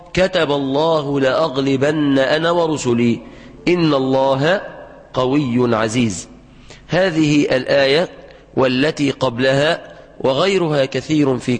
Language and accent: Arabic; Egypt